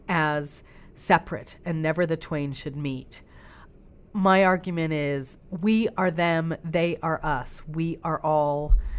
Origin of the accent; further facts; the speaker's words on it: Midwest, United States; also born or lived in Middle East / Central Asia; I was raised partly in the Midwest, in the Middle East, and Central Asia, so I got really interested in Muslim societies